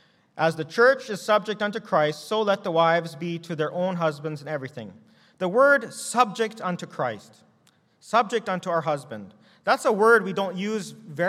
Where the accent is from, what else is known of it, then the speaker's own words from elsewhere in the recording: Manitoba, Canada; That's how we do things in Manitoba. And why? Because we're from Manitoba.